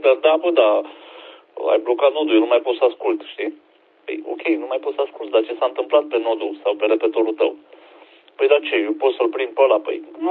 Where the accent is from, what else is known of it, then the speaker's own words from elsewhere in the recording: Romania; Noi ca români suntem o nație așa indulgentă, acceptăm, uităm repede